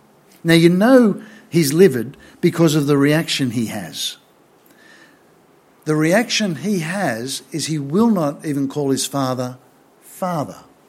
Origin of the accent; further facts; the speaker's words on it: Australia; I'm an Australian man.